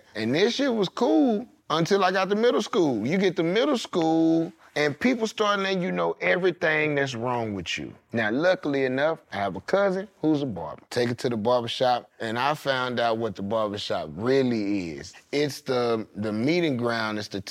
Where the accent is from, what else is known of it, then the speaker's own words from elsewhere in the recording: Dallas, Texas, United States; I thought about it, but I'm from Oak Cliff, bro. Ain't no opportunities to be no comedian.